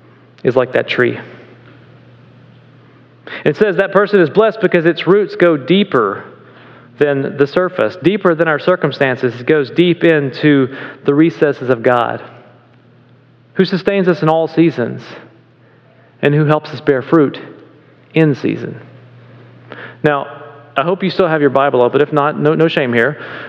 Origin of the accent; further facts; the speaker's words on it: the South, United States; Like where I grew up in the South, where it gets insanely hot and sometimes really dry